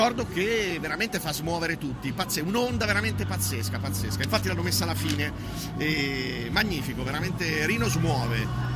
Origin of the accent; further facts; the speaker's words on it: Umbria, Italy; e sono umbro